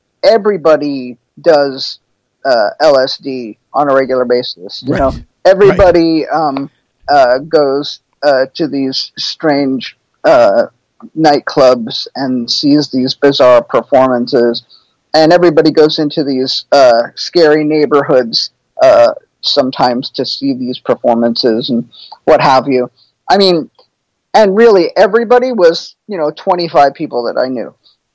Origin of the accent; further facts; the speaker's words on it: New York City, New York, United States; On Houston Street and 6th Avenue in Manhattan.